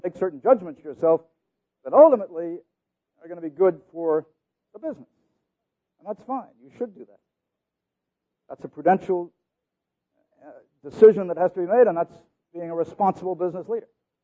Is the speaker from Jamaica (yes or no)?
no; United States; I grew up in America during the Great Depression and thought that the great goal of life was success and material gain and power and influence.